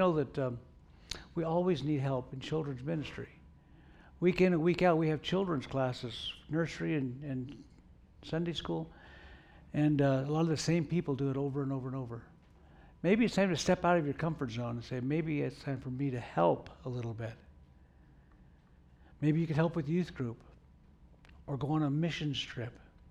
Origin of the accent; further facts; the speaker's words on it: Sandy, Oregon, United States; moved away; Eventually, God led me to be a pastor and to leave my hometown of Sandy, Oregon, where we lived all of our life, and come to California, the mission field.